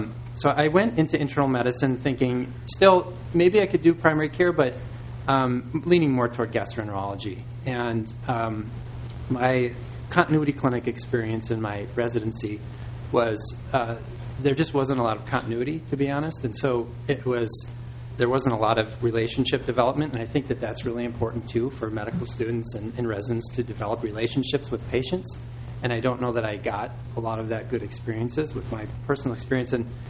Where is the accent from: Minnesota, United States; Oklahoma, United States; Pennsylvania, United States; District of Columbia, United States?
Minnesota, United States; Red Wing; My background is that I grew up in Red Wing, and I went to college at the university here